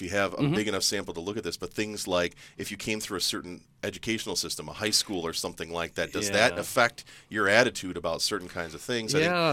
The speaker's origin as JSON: {"language": "English", "country": "United States", "tie": "born or raised there", "said": "I went through the American educational system. I grew up in America."}